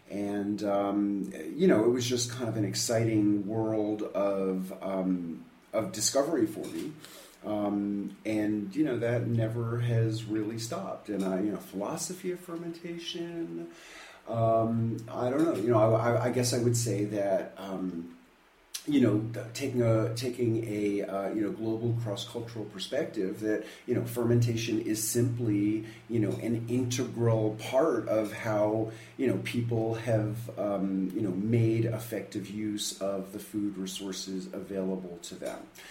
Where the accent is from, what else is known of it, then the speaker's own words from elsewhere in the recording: New York, United States; I grew up on the Upper West Side, actually, in this apartment. My brother has taken over the lease to the apartment we grew up in. I grew up eating pickles from Zabar's, which is two blocks from here.